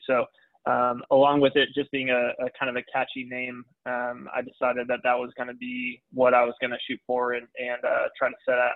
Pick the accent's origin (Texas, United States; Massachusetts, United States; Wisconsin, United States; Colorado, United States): Texas, United States; now in Orlando, United States; Yeah, originally from Texas, and kind of bounced around a little bit after college. So went to SUNY at Buffalo in upstate New York